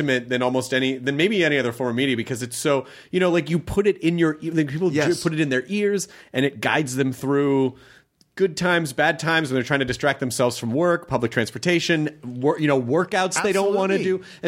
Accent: Canada; Hey, guys. We're Canadian.

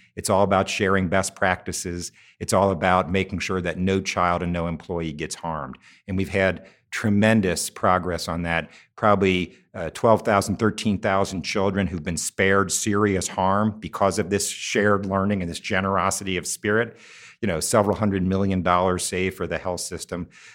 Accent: Cincinnati, Ohio, United States; what a privilege it is to be part of Cincinnati Children's Hospital Medical Center, my hometown children's hospital

